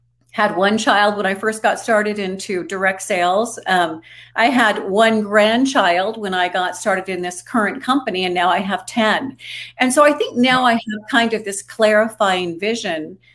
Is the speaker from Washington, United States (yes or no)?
no; Montana, United States; I grew up in Montana, one of seven children. We were just raised to work, had to buy all of my own toiletries by age 12, my own clothes by age 14.